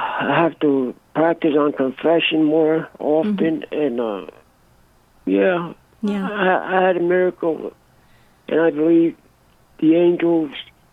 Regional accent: Newark, New Jersey, United States; I'm from Essex County in Newark, New Jersey.

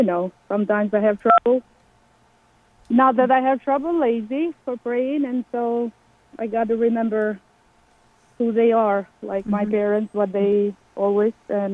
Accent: Albania; English is a second language; now in Albany, United States; Hi, I am from New York, Albany, New York. Yes. I'm originally from Albania

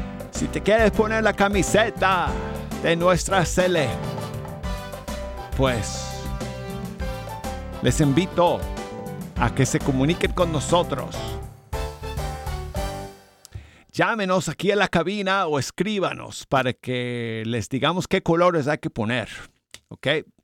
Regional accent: United States; Como gringo que soy, que esta noche nos toca contra los belgas

